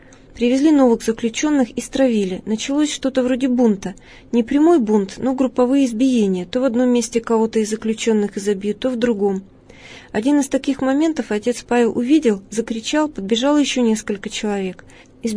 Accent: Ukraine; Я хохлушка

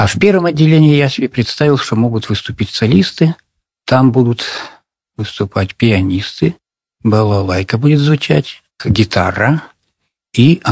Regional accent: Aramil, Sverdlovsk Oblast, Russia; born there; я родился на Урале, почти что земляк Павла Петровича Бажова. Он родился в Сысерти, а я родился в Арамиле.

